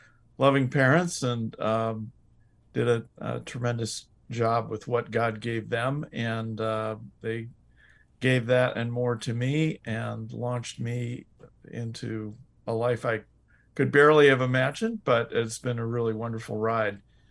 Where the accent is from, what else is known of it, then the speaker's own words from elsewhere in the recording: Moline, Illinois, United States; I actually grew up in the heartland in Moline, Illinois, on the Mississippi River, western edge of Chicago. You could see Iowa from my house.